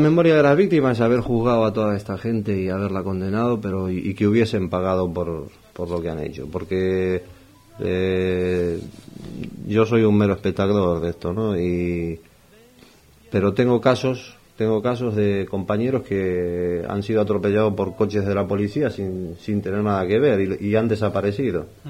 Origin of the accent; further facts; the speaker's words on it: Argentina; O sea que es una cosa que tenemos, ¿no?, todos los argentinos.